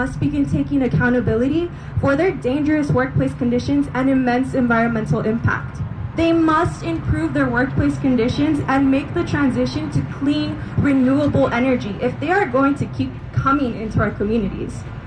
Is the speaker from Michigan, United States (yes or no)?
no; Jurupa Valley, California, United States; I'm from Jurupa Valley, and I'm an incoming first year at UC Santa Barbara.